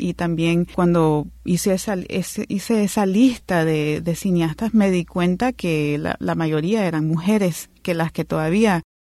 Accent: Nicaragua; comenzó con mi inquietud como nicaragüense de no saber mucho sobre el cine nacional.

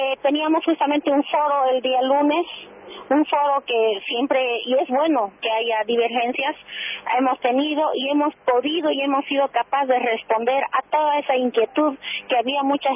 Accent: Puerto Quijarro, Santa Cruz, Bolivia; nosotros somos la entrada de Bolivia, somos la cara de Bolivia aquí en la zona fronteriza

